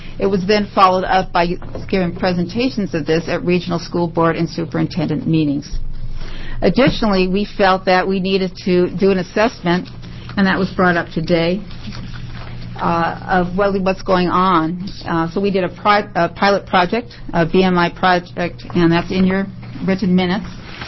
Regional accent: Eugene, Oregon, United States; I'm a pediatrician from Eugene, Oregon.

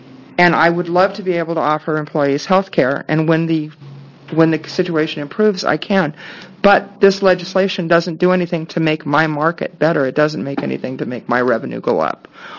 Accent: Beaverton, Oregon, United States; I'm from Beaverton, and today I'm testifying as a small business owner and private citizen.

